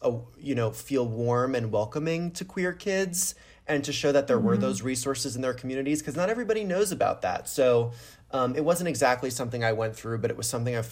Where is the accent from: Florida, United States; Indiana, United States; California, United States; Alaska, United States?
Florida, United States; You know, I grew up in Florida in the public school system there.